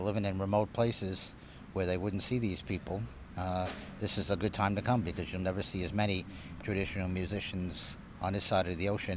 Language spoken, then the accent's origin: English; Ireland; Well, I mean, we're from Ireland.